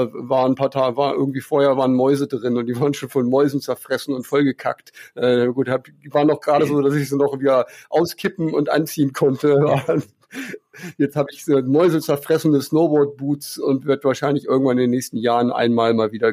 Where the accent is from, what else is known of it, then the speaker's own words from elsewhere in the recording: Harz, Germany; ich komme ja aus dem Harz